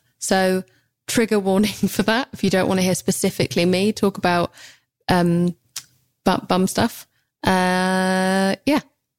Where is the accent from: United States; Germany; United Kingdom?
United Kingdom; England; God, I'm so English and embarrassing.